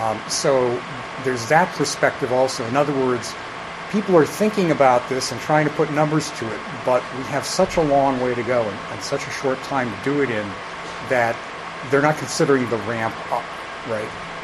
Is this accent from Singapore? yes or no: no; Stow, Massachusetts, United States; I'm from Stowe, Massachusetts.